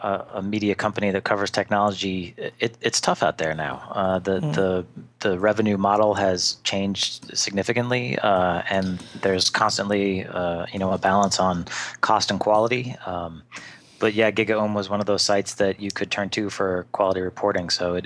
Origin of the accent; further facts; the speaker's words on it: United States; Well, I am American.